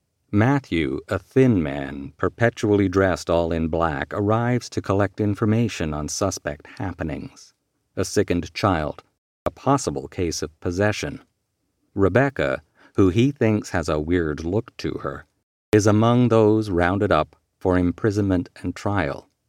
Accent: Canada; accent: Canadian; I knew I was a complete outsider with my Canadian accent and my jogging.

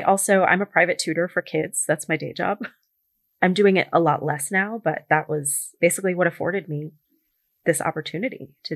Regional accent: New York City, New York, United States; I grew up in New York City, but I'm very close with some of my cousins in California.

